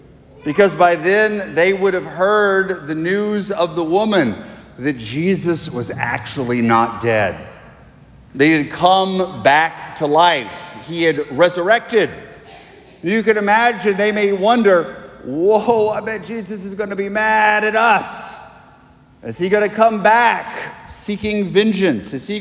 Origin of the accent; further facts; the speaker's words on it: Lafayette, United States; So I grew up a lot in Lafayette with my family going to movies.